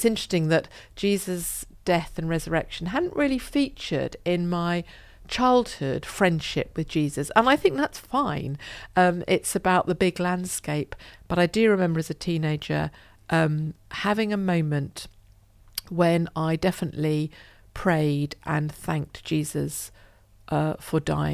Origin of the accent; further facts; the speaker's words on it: Broxbourne, East of England, United Kingdom; where I grew up in Hertfordshire, in Broxburn in Hertfordshire, we'd started off at another Anglican church in Hoddesdon. Then when we moved to Broxburn, we went there.